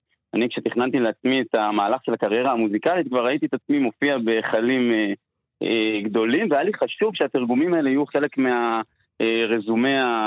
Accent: Jerusalem, Jerusalem District, Israel; also born or lived in Rehovot; now in Tel Aviv, Israel; גדלתי בירושלים, עכשיו אני גר ופועל בתל אביב, אבל נולדתי ואת השנים הצעירות ביותר שלי עשיתי בשכונת שעריים, משם המשפחה.

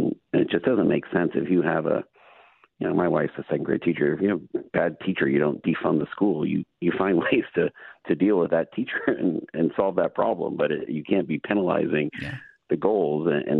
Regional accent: Tukwila, Washington, United States; I grew up in Tugwilla, and I know what it's like to live in a city where you have high crime.

